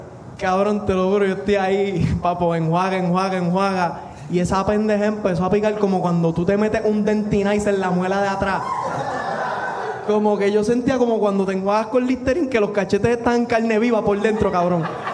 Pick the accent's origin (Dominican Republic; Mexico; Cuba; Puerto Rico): Dominican Republic; Trujillo; yo soy de Trujillo, como pueden ver. Llevo toda la vida esquivando caballos.